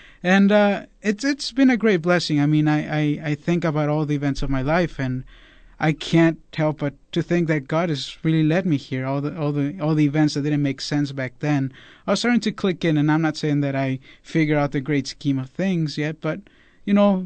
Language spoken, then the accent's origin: English; Veracruz, Mexico; also born or lived in Laredo, Texas, United States; I was born in 1986 in Laredo, Texas, and we lived there for 3 years. Then me and my family decided to move to Mexico, to Veracruz, where my mom is from, and I lived there for 12 years